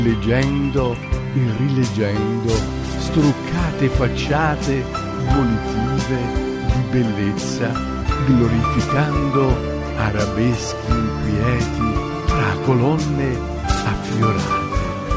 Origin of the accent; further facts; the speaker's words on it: Saviano, Campania, Italy; il mio paese, il mio paesino, Saviano, Napoli